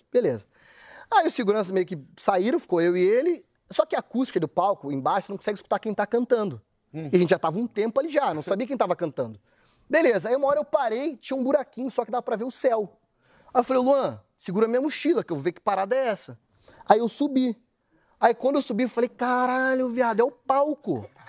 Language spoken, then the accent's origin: Portuguese; Curitiba, Paraná, Brazil; moved away as an adult; now in Rio de Janeiro, Brazil; Sou de Curitiba, em 2010 vim morar no Rio de Janeiro, né?